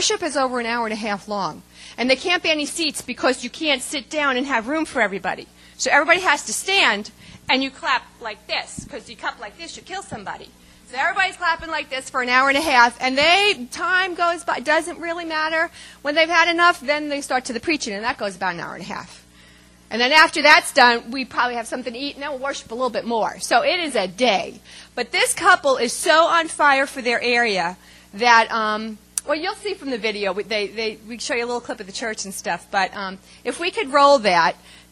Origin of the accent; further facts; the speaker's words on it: New York, United States; You know, we're from New York originally, and cities don't scare me.